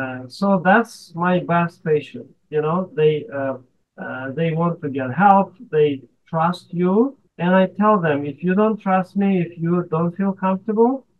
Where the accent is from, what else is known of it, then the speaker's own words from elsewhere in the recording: Ukraine; moved away as an adult; now in United States; But briefly, I am originally from Ukraine. I graduated in a medical school, from medical school there in 1989.